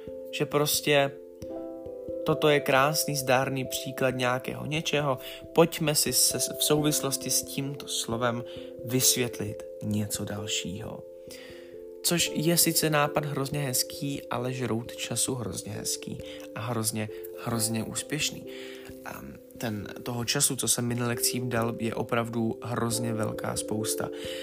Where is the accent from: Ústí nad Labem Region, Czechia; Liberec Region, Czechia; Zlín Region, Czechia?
Liberec Region, Czechia; Cvikov; já totiž pocházím ze Cvikova, pro ty, kteří by to nevěděli, což je taková malá, řekněme, obec, nebo ono to má oficiální status města, ale tohle je prostě vesnice.